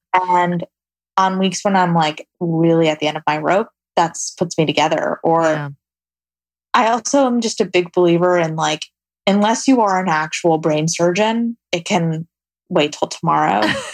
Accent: New York City, New York, United States; I'm a city girl. I grew up in New York City.

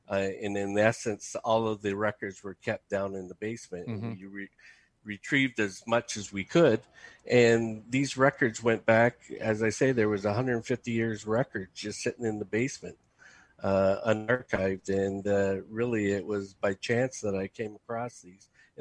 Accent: Canada; I have to say that being Canadian, I'm sort of off on the sidelines

